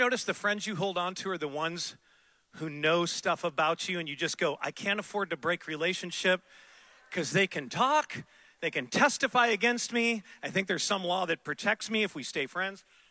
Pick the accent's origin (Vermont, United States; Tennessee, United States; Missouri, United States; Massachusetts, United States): Missouri, United States; St. Louis; A friend of mine who I grew up with in St. Louis in our youth ministry there